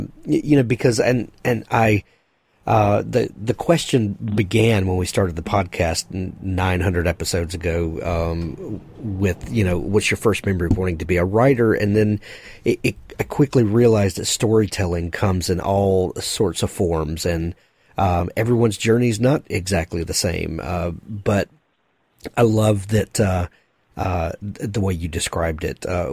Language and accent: English; the South, United States; I grew up and live in the South, and you know, food is definitely a part of our culture and a part of our traditions.